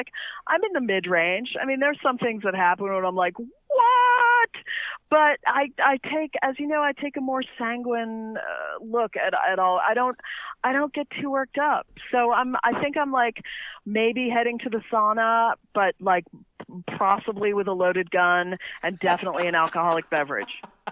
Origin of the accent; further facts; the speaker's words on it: Massachusetts, United States; we're from Massachusetts, so there's a lot of politics and, you know, everything like that in daily life. And so I sort of marinated in it growing up.